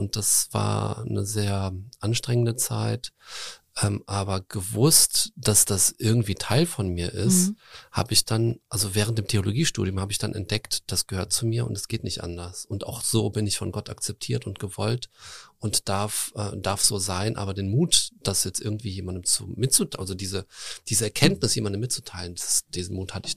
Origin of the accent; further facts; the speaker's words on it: Germany; born there; Meine Eltern kommen beide aus Russland, haben sich in Deutschland kennengelernt, ich bin in Deutschland geboren.